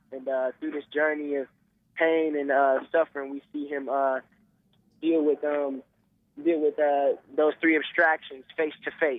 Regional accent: Milwaukee, Wisconsin, United States; Yeah, I'm starting off in my hometown, Milwaukee, January 19th.

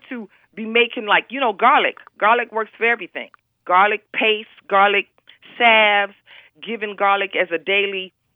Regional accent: Flint, Michigan, United States; because I'm from Flint

